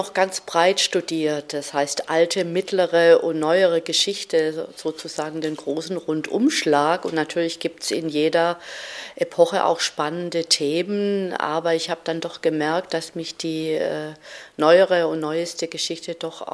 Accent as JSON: {"language": "German", "town": "Stuttgart", "region": "Baden-Württemberg", "country": "Germany", "tie": "born or raised there", "said": "Also zum Beispiel in meiner Heimatstadt über Stuttgart im Zweiten Weltkrieg"}